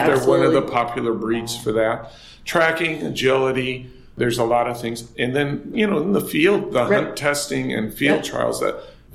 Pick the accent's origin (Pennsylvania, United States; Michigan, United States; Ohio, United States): Michigan, United States; Yes, I grew up in Michigan, and my father had a short hair before I was born.